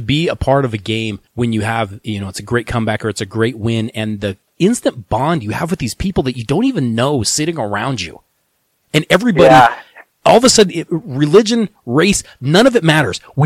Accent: Colorado, United States; but we are from Colorado. We kind of like the cold.

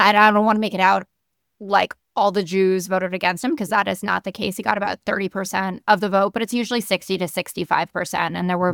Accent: New York City, New York, United States; And so I'm a New Yorker. Mamdani is my mayor now.

